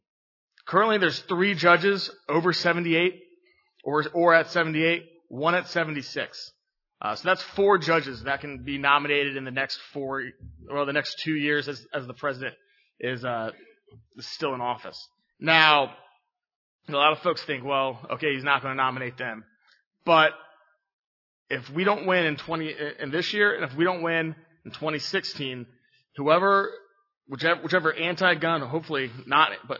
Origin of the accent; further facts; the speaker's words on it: Ohio, United States; I know Sean is from Ohio, my home state.